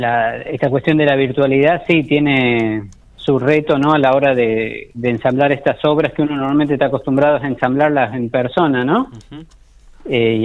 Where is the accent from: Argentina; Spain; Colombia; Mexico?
Argentina; Cruz del Eje, Córdoba; yo soy de Córdoba, soy de Cruz del Eje, relativamente cerca de...